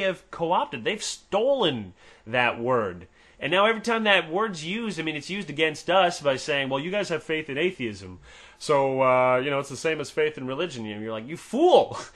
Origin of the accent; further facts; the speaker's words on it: Canada; Actually, I'll tell you one thing about being a Canadian atheist that disturbed me.